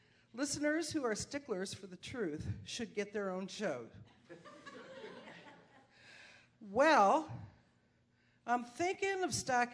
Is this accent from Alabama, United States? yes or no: no; Virginia, United States; Yeah. I'm from Virginia.